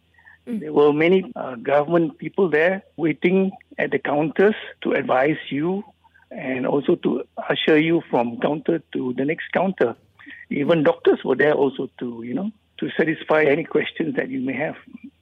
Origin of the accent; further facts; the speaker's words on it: Kuantan, Pahang, Malaysia; from Kuantan. I'm 70 years of age and I've already gone through my jab.